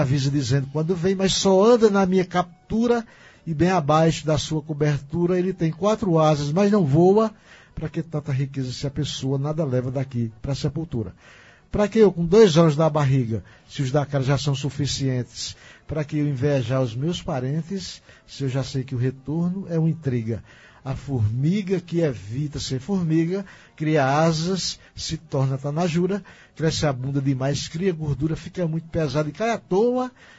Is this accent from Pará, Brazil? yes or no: no; Carnaíba, Pernambuco, Brazil; A minha adolescência em Carnaíba era a questão de estilo de forró